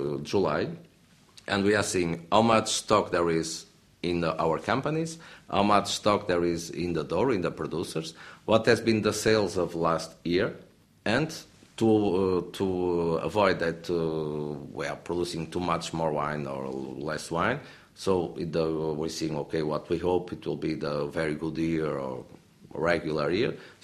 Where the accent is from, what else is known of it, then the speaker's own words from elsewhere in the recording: Pinhão, Norte, Portugal; born there; English is a second language; And I am from the region, so I was born in Pinhão, in the Douro Valley.